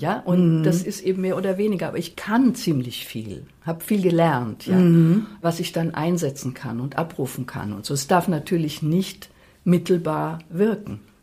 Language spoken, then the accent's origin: German; Offenbach, Hesse, Germany; born there; Ich komme ja aus Offenbach, da bin ich geboren, aber ich war auch ganz viel in Frankfurt bei meinen Großeltern.